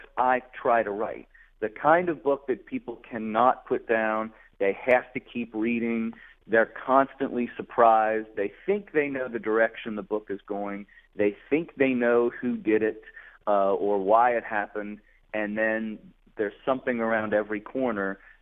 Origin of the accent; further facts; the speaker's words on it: Cincinnati, Ohio, United States; Well, yeah, I was born in Cincinnati, and I grew up there, and then I came back later, and I went to graduate school there.